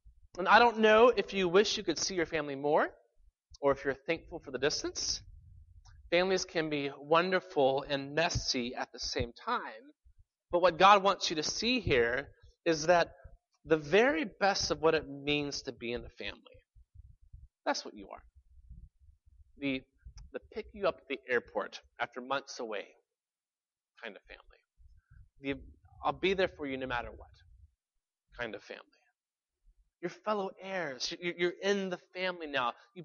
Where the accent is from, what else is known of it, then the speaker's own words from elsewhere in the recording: Birmingham, Alabama, United States; the Birmingham Barons, the AA team in my hometown